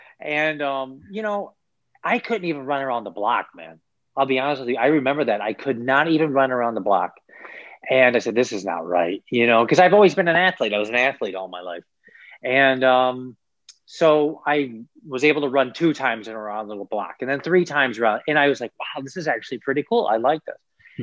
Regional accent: Niagara Falls, New York, United States; So my story kind of started, I'm from Niagara Falls, New York, and love it there.

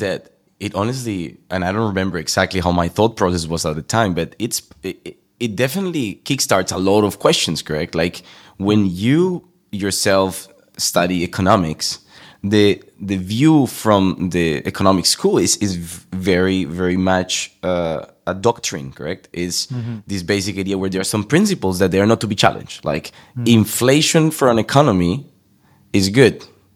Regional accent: Colombia; English is a second language; But even though I live in Europe, I myself originally from Colombia.

